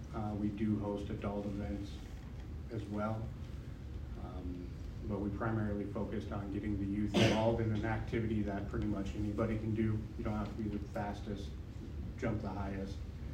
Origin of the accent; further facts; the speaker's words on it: Alliance, Nebraska, United States; I was born and raised here in Alliance, Nebraska. I graduated in 2006.